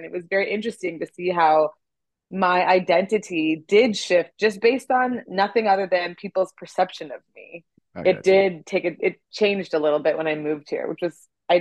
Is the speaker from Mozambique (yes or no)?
no; Canada; also born or lived in Nigeria / Korea / France; now in Los Angeles, United States; And I was born in Nigeria. I grew up in Canada. I lived in Korea for a while and in France for a while. And now I make my home here in sunny Los Angeles, California, United States of America. Just recently became a citizen.